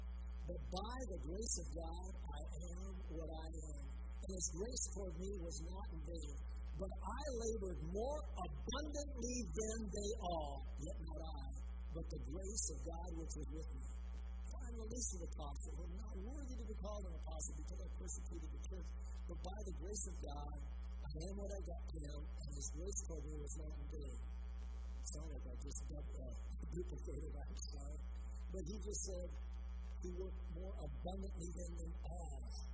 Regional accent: Virginia, Minnesota, United States; born there; Virginia and Everett, Minnesota, where my dad was born, and I was born in Virginia

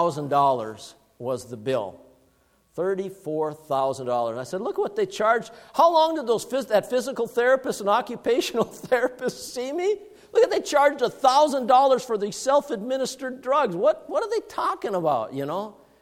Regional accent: Duluth, Minnesota, United States; I came from Duluth, Minnesota. Duluth, Minnesota is like San Francisco.

